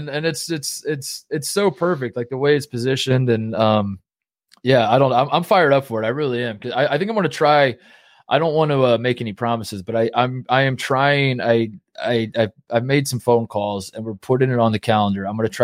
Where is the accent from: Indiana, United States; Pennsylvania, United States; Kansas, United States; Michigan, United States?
Indiana, United States; I just sense as a kid, you know, growing up in Indiana in a divided house, the Indiana Purdue rivalry was awesome to me.